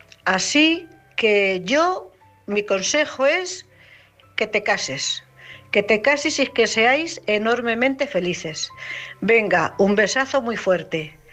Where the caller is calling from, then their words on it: Cuenca, Castilla-La Mancha, Spain; de Cuenca.